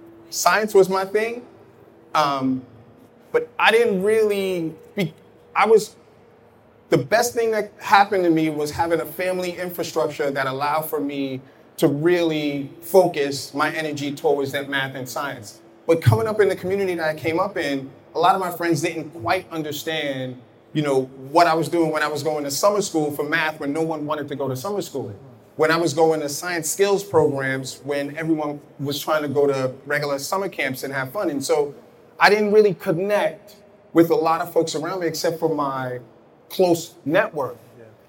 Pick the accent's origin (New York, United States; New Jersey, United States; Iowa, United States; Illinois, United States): New York, United States; Brooklyn; my whole journey was this dichotomy of growing up in Brooklyn, growing up in Bed-Stuy, and not having a lot of friends